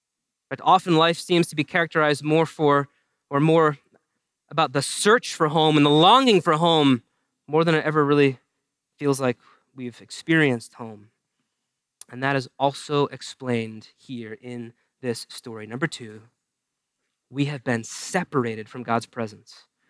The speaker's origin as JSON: {"language": "English", "region": "New England", "country": "United States", "tie": "born or raised there", "said": "As many of you know, I grew up in New England"}